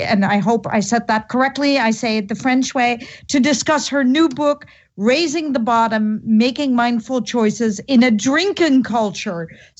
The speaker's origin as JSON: {"language": "English", "country": "Pakistan", "tie": "born there", "said": "I'm brown-skinned myself. I was born in Pakistan and adopted by a Dutch couple."}